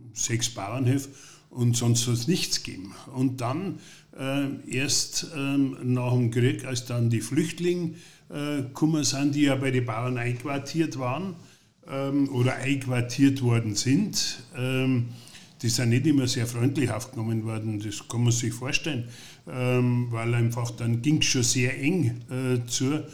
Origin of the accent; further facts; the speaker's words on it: Hausen, Bavaria, Germany; also born or lived in Munich, Germany; geboren bin ich in München in der Klinik, aber ich bin seit Geburt da. Aufgewachsen, mehrmals umgezogen in Hausen, von Hausen 4 nach Hausen 5 und dann nach Hausen 20 und dann nach Hausen 22 und jetzt wohne ich